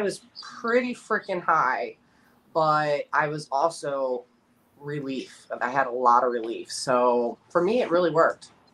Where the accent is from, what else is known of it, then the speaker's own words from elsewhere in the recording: Cincinnati, Ohio, United States; this weekend my son got married, and I had to go home to Cincinnati and get him married off.